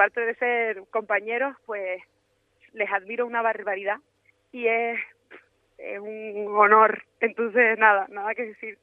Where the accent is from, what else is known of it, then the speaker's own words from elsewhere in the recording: Canary Islands, Spain; somos fuertes los canarios, y eso, la música que hacemos